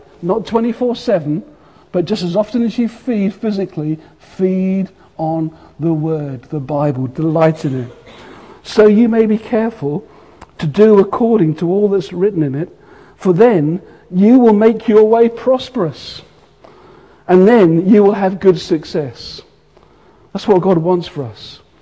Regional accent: United Kingdom; Or just nod your head, because I know we're British.

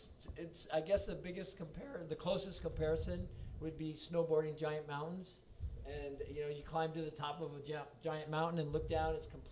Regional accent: Kailua, Hawaii, United States; Well, I had a Zodiac, and in Kailua, I grew up in Kailua

